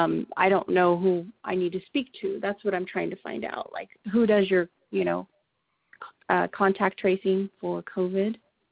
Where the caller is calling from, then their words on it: Auburn, California, United States; No, I'm actually calling from Placer County Public Health Department in Auburn, California.